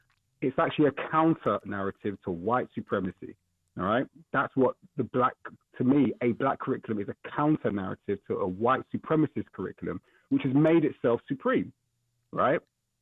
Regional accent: United Kingdom; Why am I acting this way as a British person?

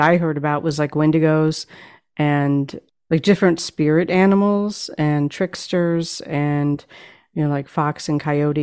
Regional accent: Wisconsin, United States; I grew up in Wisconsin.

